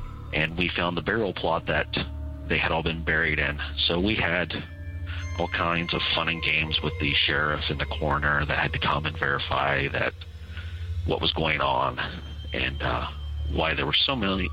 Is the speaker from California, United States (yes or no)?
no; Ohio, United States; I am from the Central Ohio area.